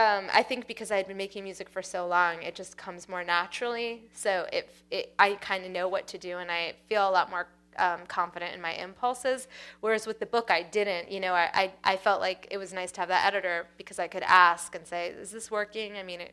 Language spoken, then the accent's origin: English; Lexington, Massachusetts, United States; Oh, where did I grow up? I grew up in Massachusetts. I grew up in Lexington, Massachusetts.